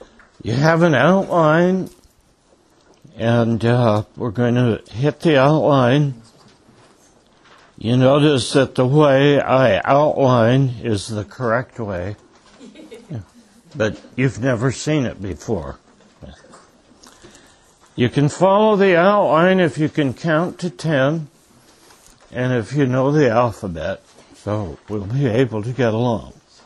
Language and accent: English; California, United States; Howdy, y'all. I'm from the South. Southern California.